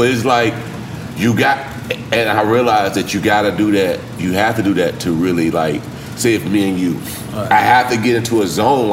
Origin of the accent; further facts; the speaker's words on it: the South, United States; But I'm still from the South.